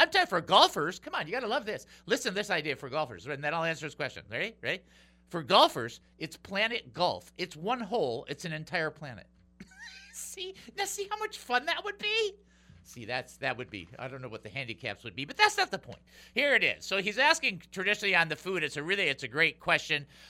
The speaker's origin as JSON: {"language": "English", "town": "Detroit", "region": "Michigan", "country": "United States", "tie": "born or raised there", "said": "That, my friends, for me, and for growing up in Detroit, that was the place."}